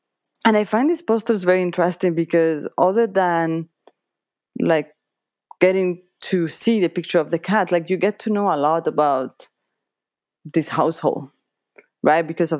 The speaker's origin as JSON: {"language": "English", "town": "Toronto", "region": "Ontario", "country": "Canada", "said": "I'm coming from Toronto for this exhibition."}